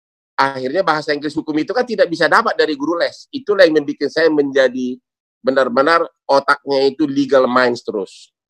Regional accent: Laguboti, North Sumatra, Indonesia; now in Sydney, Australia; Lagu boti kampung halamanku.

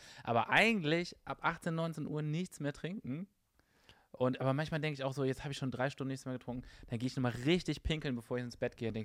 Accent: Cologne, North Rhine-Westphalia, Germany; Ja, ich bin Kölner.

